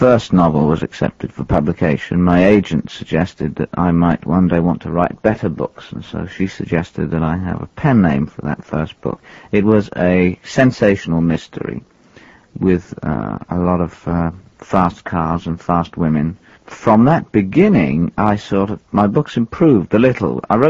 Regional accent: Cardiff, Wales, United Kingdom; first back in my hometown of Cardiff

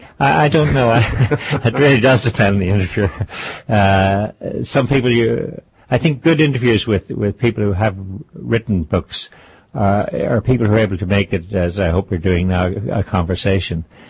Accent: Ireland; moved away as an adult; Well, I'm an expatriate from Ireland. I go back a lot, and I have family there, brothers and sisters.

